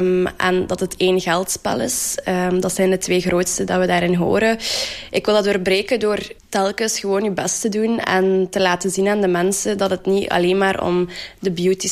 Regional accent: Zwalm, East Flanders, Belgium; ik kom van Zwalm. Ik ben 21 jaar oud. Ik woon ondertussen een jaar samen met mijn vriend in Zwalm ook.

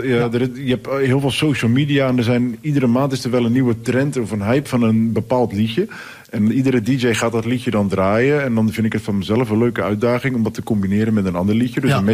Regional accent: Rotterdam, South Holland, Netherlands; Lokaal, ik ben van Rotterdam.

